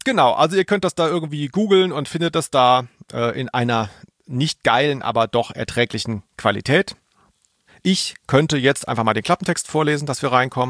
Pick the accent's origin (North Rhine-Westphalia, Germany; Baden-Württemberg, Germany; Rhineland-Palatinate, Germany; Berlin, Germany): Baden-Württemberg, Germany